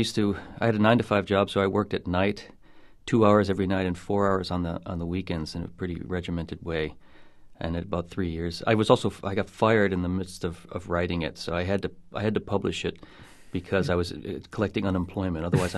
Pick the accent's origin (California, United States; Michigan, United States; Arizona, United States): Michigan, United States; Detroit; this idea of a family and a collection of girls being suicidal actually came out of the experience of growing up in Detroit.